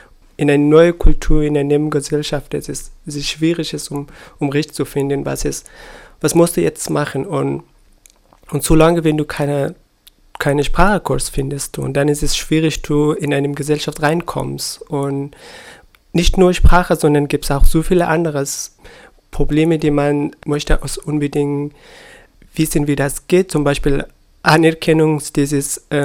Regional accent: Afghanistan; German is a second language; moved away as an adult; now in Germany; Ich bin um 1990 bin ich in Afghanistan geboren und zur Schule gegangen und auch der Uni. Und im 2015, am Ende 2015, bin ich nach Deutschland als Geflüchteter hergekommen.

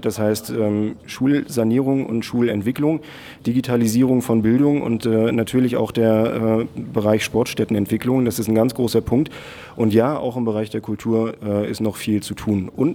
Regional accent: Rostock, Mecklenburg-Vorpommern, Germany; Zum einen bin ich echter Rostocker und liebe diese Stadt so abgöttisch

